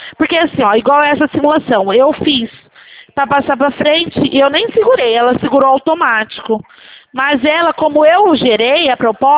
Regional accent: Araçatuba, São Paulo, Brazil; Não, somos de Araçatuba mesmo.

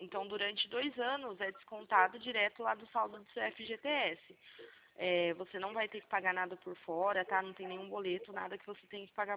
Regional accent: Santa Bárbara d'Oeste, São Paulo, Brazil; eu sou aqui de Santa Bárbara do Oeste, do interior aqui de São Paulo.

